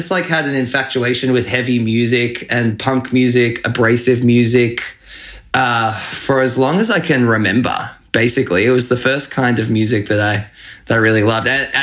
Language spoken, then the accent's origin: English; Australia; Well, I guess like being an Australian, my first musical memories are watching … as a young child.